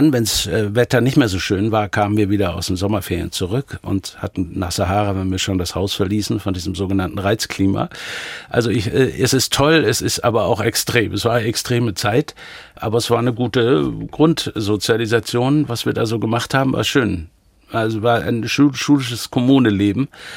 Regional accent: Bavaria, Germany; born there; Also, geboren bin ich in Oberbayern.

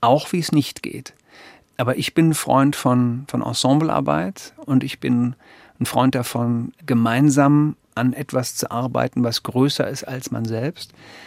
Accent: West Germany, Germany; Also einmal ist er Ostdeutscher, ich bin Westdeutscher, da fängt es schon mal an.

